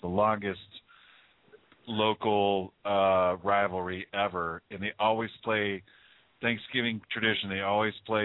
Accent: San Jose, California, United States; they had a huge football contest going on, a high school football contest going on today here in my hometown, San Jose.

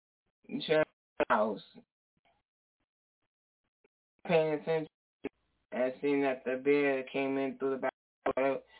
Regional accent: Bronx, New York, United States; Let me share that with y'all. I'm from the Bronx.

